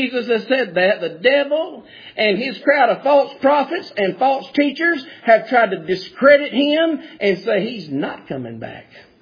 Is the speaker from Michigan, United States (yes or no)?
no; South Carolina, United States; I said, "I don't know who you are. I'm from South Carolina."